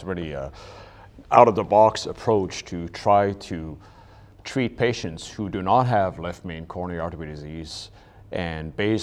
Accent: Ottawa, Ontario, Canada; from Ottawa, Canada

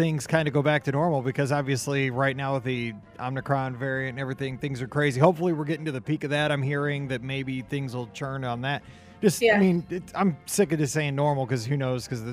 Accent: Missouri, United States; I'm from Missouri.

